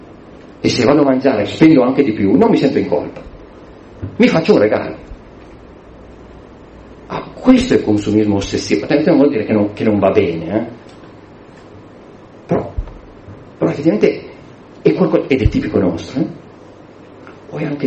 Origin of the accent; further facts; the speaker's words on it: Milan, Lombardy, Italy; Non faccio tutto, anche se sono milanese, non faccio tutto io.